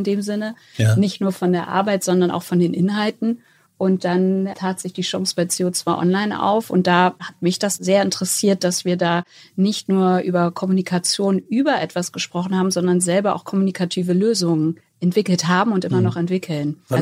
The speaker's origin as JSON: {"language": "German", "region": "Hamburg", "country": "Germany", "tie": "born or raised there", "said": "Ja, du hast es schon gesagt, meine Wurzeln sind hier in Hamburg und ich habe hier auch studiert"}